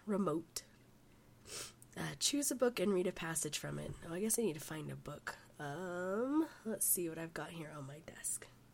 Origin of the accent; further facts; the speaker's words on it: Utah, United States; I'm from Utah, in the United States.